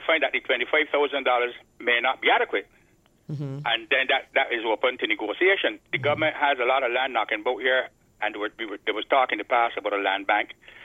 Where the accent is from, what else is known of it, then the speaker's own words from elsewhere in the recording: Saint Philip, Barbados; Let me say from the outside that I'm originally from St. Philip.